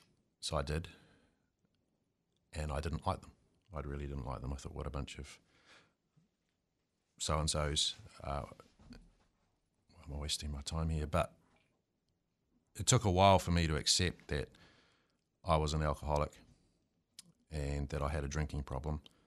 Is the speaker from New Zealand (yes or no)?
yes; Wellington, New Zealand; I was raised in Wellington, New Zealand, and my upbringing was basically lower middle class, and I had a pretty good childhood.